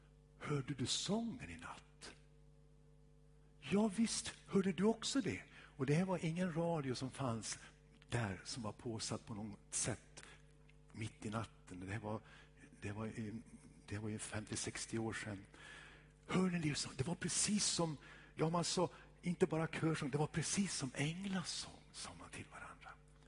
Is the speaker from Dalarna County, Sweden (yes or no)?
yes; Dalarna County, Sweden; jag är ju från Dalarna